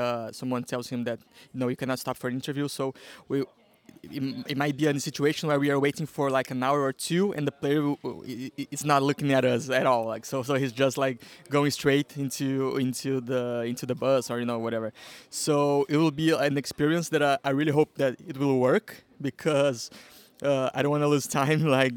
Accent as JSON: {"language": "English", "country": "Brazil", "moved": "as an adult", "lives_now": "Lisbon, Portugal", "said": "So I'm from Brazil, of course. My family is Portuguese. And I moved to Portugal in like 3 years ago."}